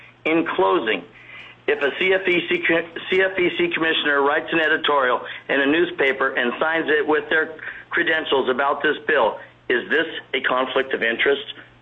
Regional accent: Kodiak, Alaska, United States; from Kodiak Island, representing my jig permit holder rights.

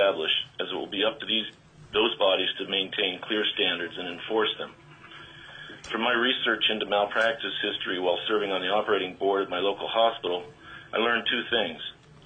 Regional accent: Homer, Alaska, United States; from Homer. I represent myself, and I'm for House Bill 122. I'm 61 years old, 36 years in Alaska

